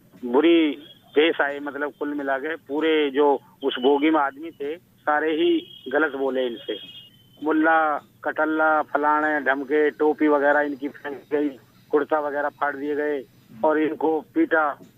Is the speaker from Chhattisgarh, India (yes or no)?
no; Haryana, India; वो पलवल के आसपास के हैं, और हमारा गांव है बल्लभगढ़ के पास।